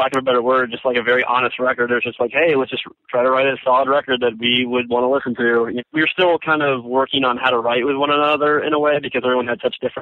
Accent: Virginia, United States; born there; also born or lived in Texas / New York; my dad was in the Army, so we moved around a little bit. Like, I lived in Texas when I was younger. I was born in Virginia, actually, and we lived up in upstate New York for a while.

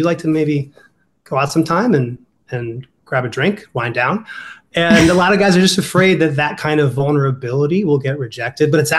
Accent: Ohio, United States; accent: Ohio; It's my Ohio accent's coming out.

